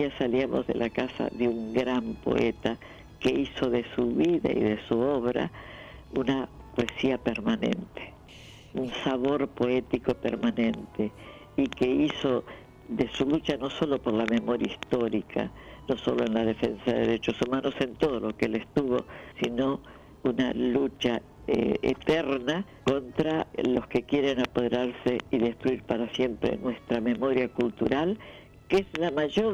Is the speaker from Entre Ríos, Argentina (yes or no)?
yes; Entre Ríos, Argentina; born there; Yo nací en Entre Ríos.